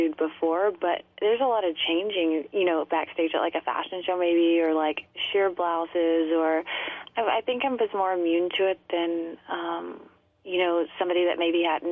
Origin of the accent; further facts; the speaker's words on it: Texas, United States; It was good. It was it's a small town, 10,000 people town, like right on the water.